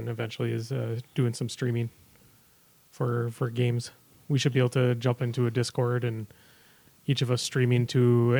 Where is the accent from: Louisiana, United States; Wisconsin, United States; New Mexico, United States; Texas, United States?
Wisconsin, United States; I mean, we should be a lot more considering we're from Wisconsin.